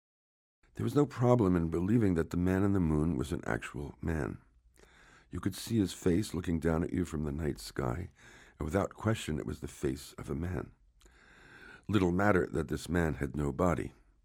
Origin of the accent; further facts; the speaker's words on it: Newark, New Jersey, United States; I'm from Newark, New Jersey